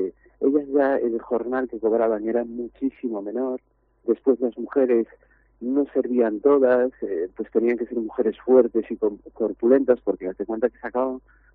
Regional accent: Ferrol, Galicia, Spain; Pues mira, yo soy de Ferrol, y yo empecé con muy pequeño, con 7, 8 años empecé

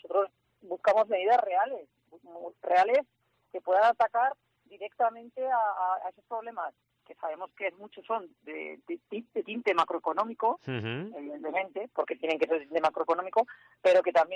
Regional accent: La Rioja, Spain; como mujer, como ciudadana, como riojana, como española

